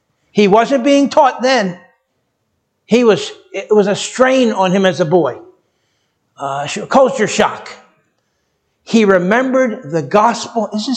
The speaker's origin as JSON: {"language": "English", "town": "Pennsauken", "region": "New Jersey", "country": "United States", "tie": "born or raised there", "said": "the whole night shift, which I was a part of at Super Tire Company in Pennsauken, New Jersey, my hometown"}